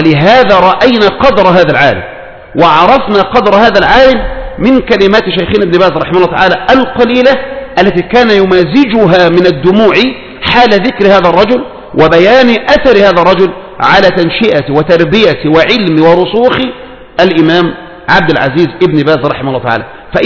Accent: Egypt; فالقضية الأولى عندنا في مصر

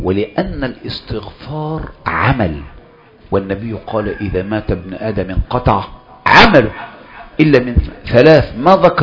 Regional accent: Egypt; فمن الأساطير الكبرى عندنا في مصر

